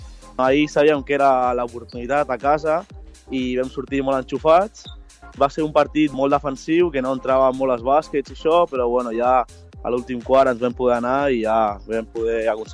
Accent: Sant Adrià de Besòs, Catalonia, Spain; also born or lived in Badalona; Soc de Badalona, però bueno, he fet tota la vida a Sant Adrià i jugava a Sant Adrià fins a mini

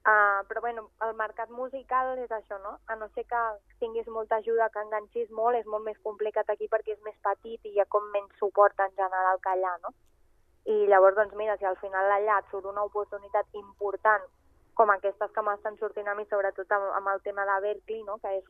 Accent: Sabadell, Catalonia, Spain; first language Catalan; moved away; Venir a Sabadell, estar amb la meva família, amb els meus amics de sempre

